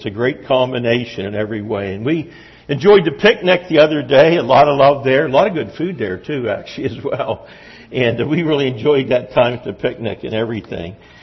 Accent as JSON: {"language": "English", "region": "Pennsylvania", "country": "United States", "said": "We're from Juniata County. We live about 6 miles east of Mifflintown."}